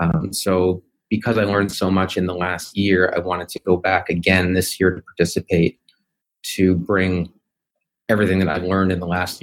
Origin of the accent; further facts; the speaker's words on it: Toronto, Ontario, Canada; I mean, I'm from Toronto, so it was pretty comfortable.